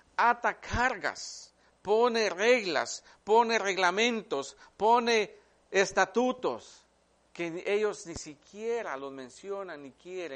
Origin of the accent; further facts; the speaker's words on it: Guatemala; No lo he visto acá en este país, pero lo vi mucho en mi país, en Guatemala.